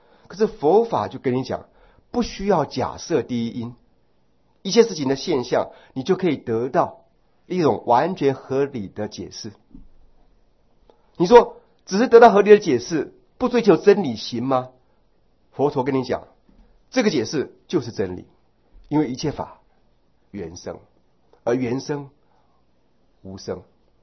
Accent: Taiwan; 我们台湾人，你们知道这个意思哈？

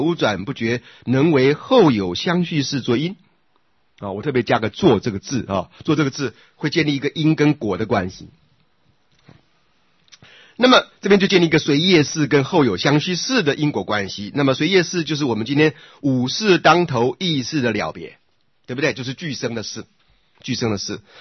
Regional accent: China; 然后呢，我们中国人就是说泡茶，我只要茶壶往内转，就说 OK， 你还可以留着

